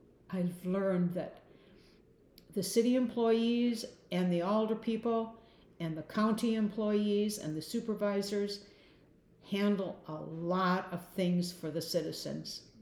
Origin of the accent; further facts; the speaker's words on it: Chippewa Falls, Wisconsin, United States; I grew up in Chippewa Falls, Wisconsin.